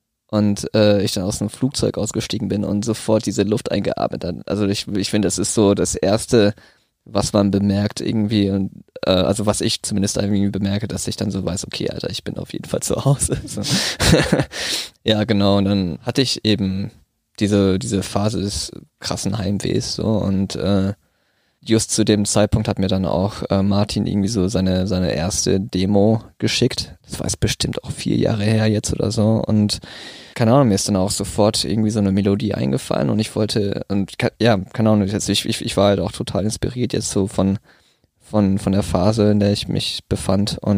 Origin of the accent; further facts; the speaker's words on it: Indonesia; moved away as an adult; now in Germany; dass ich den Großteil meiner Kindheit und meiner Jugend eigentlich in Indonesien verbracht habe und auch da aufgewachsen bin. Ich bin halt mit 18 nach Deutschland gekommen.